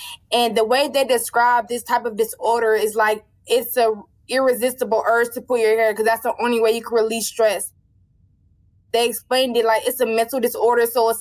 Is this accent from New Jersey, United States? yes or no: no; Cleveland, Ohio, United States; I'm 18 years old, and I'm from Cleveland, Ohio.